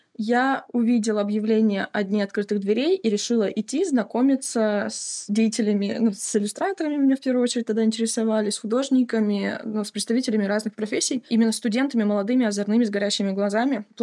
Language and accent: Russian; Sakhalin Oblast, Russia; Я родилась на Сахалине, наверное, с этого стоило начать. Я родилась и выросла на Сахалине